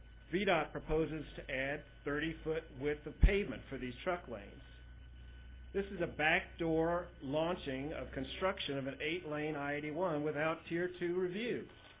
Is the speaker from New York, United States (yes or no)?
no; Emory, Virginia, United States; I'm from Emory, Virginia, and I know you all must be tired